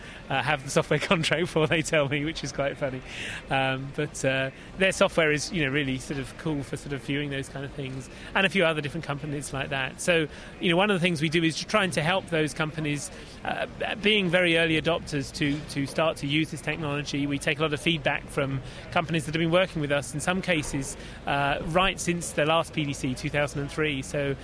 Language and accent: English; England, United Kingdom; now in United States; People often can't sort of pick up the nuances of the of my accent. Yeah, I'm from England. I lived there for about 30 years, and I worked for Microsoft for about 4.5 years in the UK office in Reading near London before coming over here.